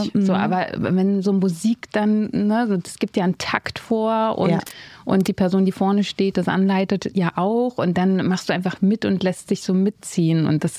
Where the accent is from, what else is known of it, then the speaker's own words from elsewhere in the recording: Germany; born there; ich bin in der DDR geboren. Ich bin ja so ein Wendekind. Ich bin ja 1990 im Juli geboren, also gerade noch so DDR-Geburtsurkunde.